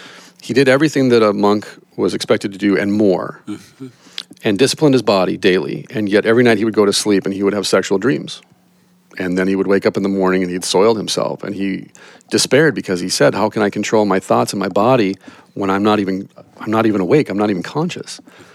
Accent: Midwest, United States; I'm from the Midwest.

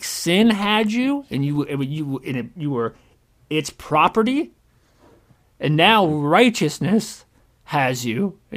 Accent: United States; because I'm an American and we have a bad history with this word.

